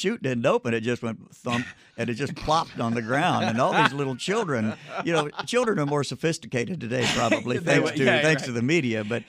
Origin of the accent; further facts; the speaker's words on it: Mesa, Arizona, United States; born there; I was born in Mesa, and Mesa was in a depressed situation there.